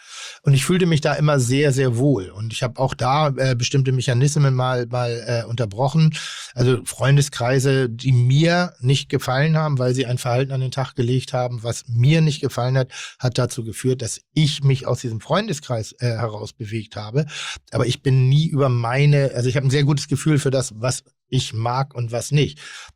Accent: Pinneberg, Schleswig-Holstein, Germany; Ich habe, komme ich aus Pinneberg irgendwie so

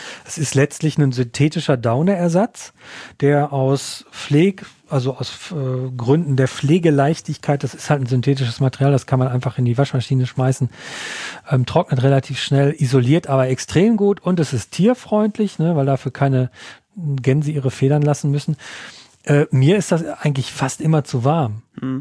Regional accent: North Rhine-Westphalia, Germany; die auch aus meiner Heimat im Ruhrgebiet stand.

